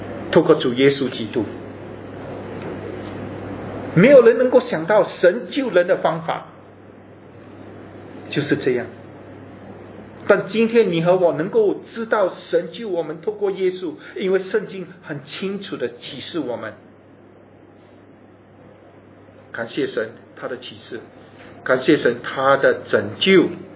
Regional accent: China; 这个结论就是老早我们中国人就认识

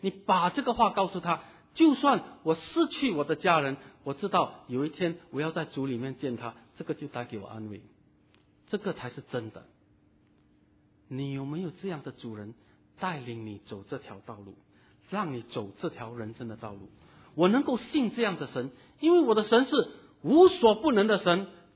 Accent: Singapore; 今天我们新加坡人孩子还没有上课，我们已经做义工了

